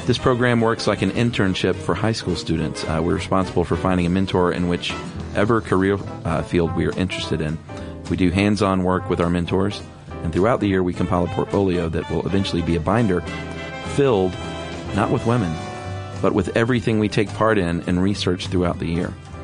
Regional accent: Texas, United States; And yes, I did say y'all because I'm from Texas.

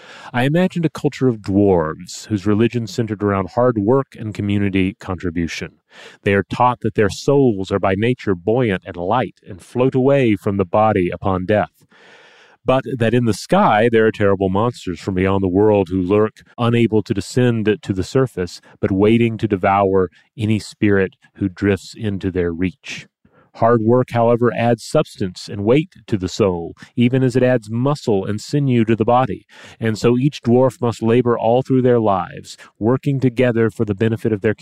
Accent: New England, United States; moved away; I grew up in New England, and so I was rarely confronted with them and never gave it too much thought. Now, however, I live in the American Southwest in the Sonoran Desert

